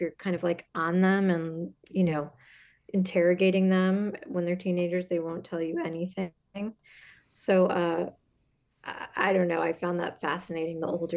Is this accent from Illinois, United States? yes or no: yes; Illinois, United States; because you know I'm from Illinois, and it's common in my household just to have a fork.